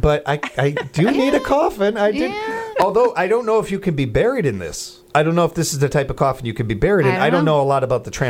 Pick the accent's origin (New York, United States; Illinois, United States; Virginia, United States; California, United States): Illinois, United States; Chicago; but I do where I grew up in Chicago.